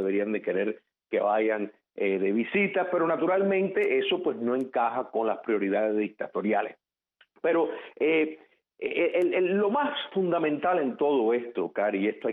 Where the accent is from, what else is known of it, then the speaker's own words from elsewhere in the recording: Cuba; somos tan cubanos los que vivimos en el exilio como los que viven dentro de la isla.